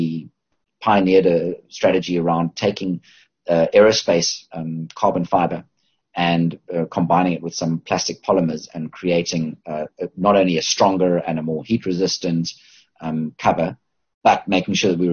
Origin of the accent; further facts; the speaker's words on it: Cape Town, Western Cape, South Africa; As you observed earlier, that I'm from Cape Town, and I'm in Cape Town at the moment.